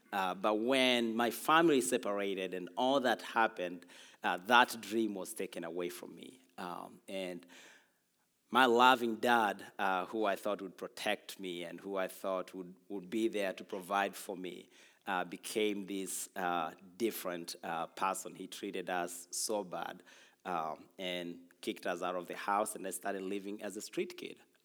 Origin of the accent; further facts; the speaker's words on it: Tanzania; now in United States; I'm from Tanzania, East Africa originally. I became a U.S. citizen last year, so yay.